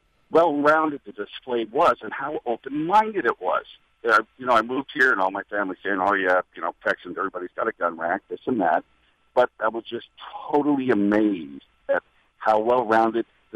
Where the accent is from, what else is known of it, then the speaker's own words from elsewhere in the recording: Canada; now in United States; I moved here in 91 from Canada, so I had a little bit of a different perspective